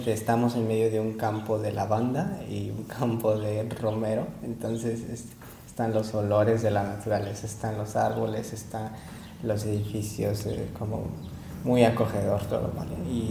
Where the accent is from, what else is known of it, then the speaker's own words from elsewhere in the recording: Mexico; now in Valencia, Spain; soy de México, pero estoy viviendo aquí en Valencia por el momento.